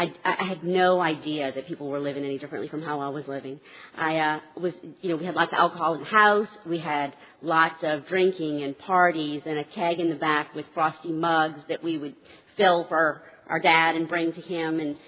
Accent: New Orleans, Louisiana, United States; now in Lafayette, United States; and I am from Lafayette, Louisiana. I live there currently. Originally got sober in New Orleans, where I'm from, my hometown.

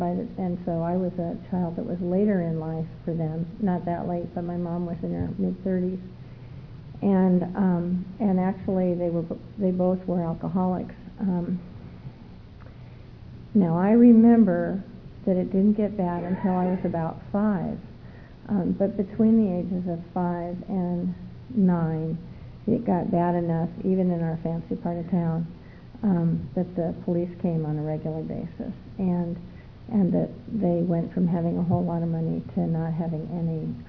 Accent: Detroit, Michigan, United States; I'm an alcoholic from Detroit, Michigan.

